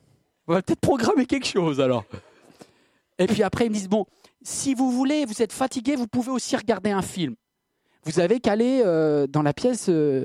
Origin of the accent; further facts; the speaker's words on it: France; J'aime bien tout contrôler, je suis français.